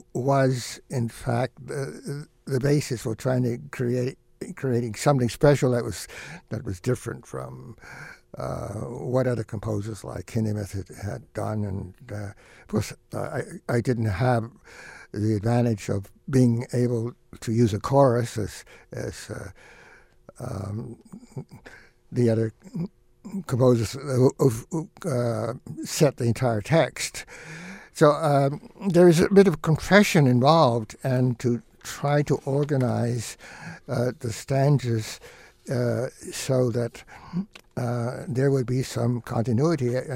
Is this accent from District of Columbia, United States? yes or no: yes; Washington, District of Columbia, United States; born there; I was born in Washington, D.C., and I've literally walked the route of the funeral procession of Lincoln as a high school cadet.